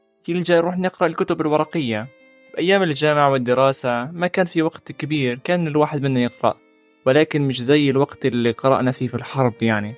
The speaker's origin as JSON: {"language": "Arabic", "town": "Gaza", "region": "Gaza Strip", "country": "Palestine", "said": "لكن أنا كطالب فلسطيني غزي أنا مؤمن بثقافة الشعب الفلسطيني"}